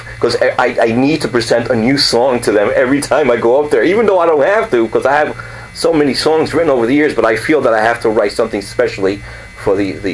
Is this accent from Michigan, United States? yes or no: no; New York, United States; We all were born and raised in New York, and we used to hang out together when we were kids.